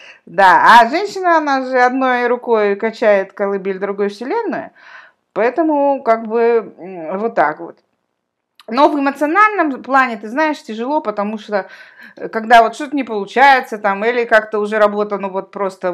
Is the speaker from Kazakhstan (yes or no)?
yes; Kazakhstan; Я же казашка же, я же живу в Казахстане же.